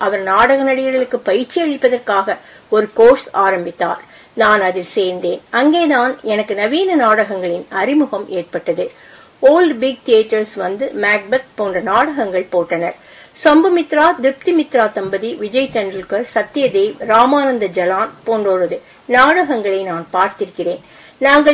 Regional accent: Parvathipuram, Tamil Nadu, India; பார்வதிபுரம் என்னுடைய சொந்த ஊர், நாகர்கோவில் அருகே உள்ளது. ஆகஸ்ட் 24, 1937 நான் பிறந்தேன்.

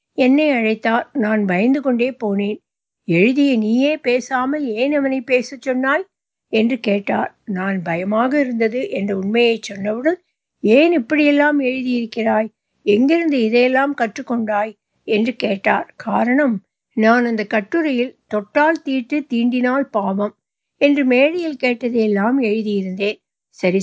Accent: Nathikudi, Tamil Nadu, India; மாவட்டத்தில் நதிக்குடி கிராமத்தில் ஜனவரி 6ஆம் தேதி 1944 … தம்பதிக்கு மூத்த மகனாக பிறந்தேன்.

